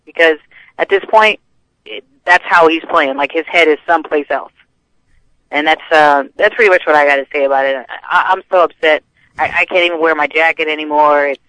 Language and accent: English; Providence, Rhode Island, United States; now in Las Vegas, United States; Well, I'm in Vegas. It's not that bad. It's not New England cold. Like, you know, I'm from Providence, Rhode Island.